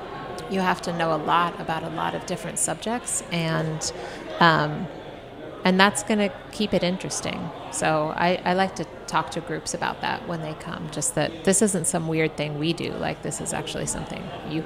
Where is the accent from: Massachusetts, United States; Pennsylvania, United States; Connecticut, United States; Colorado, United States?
Colorado, United States; Denver; I grew up in Denver, you know